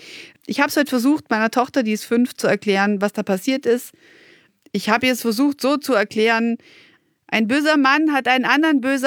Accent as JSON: {"language": "German", "country": "Germany", "tie": "born there", "said": "Ich bin in Deutschland geboren"}